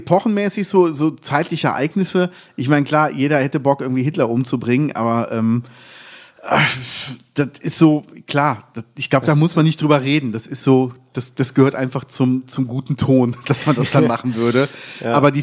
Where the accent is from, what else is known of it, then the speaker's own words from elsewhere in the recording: Cologne, North Rhine-Westphalia, Germany; now in Ruppichteroth, Germany; Ich bin in Köln groß geworden, lebe jetzt in Ruppichteroth.